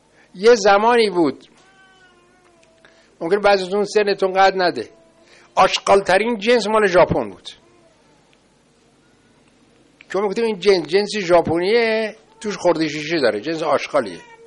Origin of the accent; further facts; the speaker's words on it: Iran; چون من ایرانی هستم کسی قبول نداره